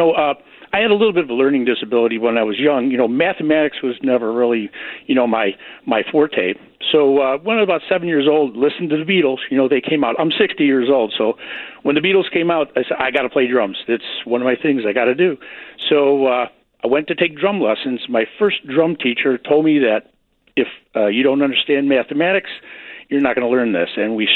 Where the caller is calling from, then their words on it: Channahon, Illinois, United States; I'm calling from Shanahan, Illinois.